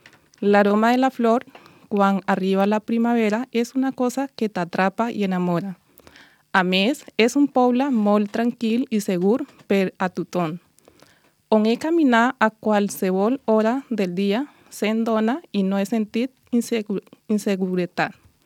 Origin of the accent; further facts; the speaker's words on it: Colombia; Catalan is a second language; now in Sant Feliu de Llobregat, Spain; soc de Colòmbia. Vis a Sant Feliu fa 15 mesos, he estat molt afortunada d'arribar aquí. Sant Feliu és un poble molt complet